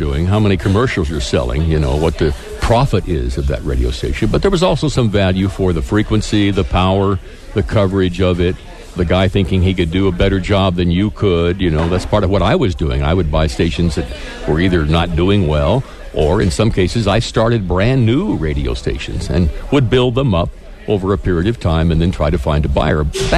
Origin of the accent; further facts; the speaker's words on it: Albuquerque, New Mexico, United States; Started actually in Albuquerque. I grew up in Albuquerque.